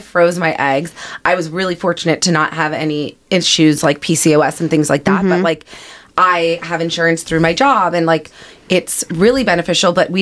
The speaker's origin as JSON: {"language": "English", "country": "Canada", "lives_now": "United States", "said": "I'm Canadian."}